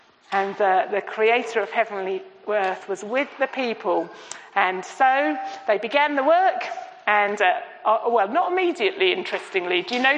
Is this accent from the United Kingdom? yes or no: yes; East of England, United Kingdom; because I come from Essex.